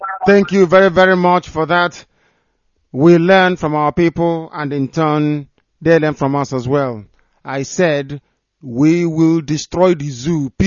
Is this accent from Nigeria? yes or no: yes; Asaba, Delta, Nigeria; It's called Asaba. I'm from Asaba, from Delta.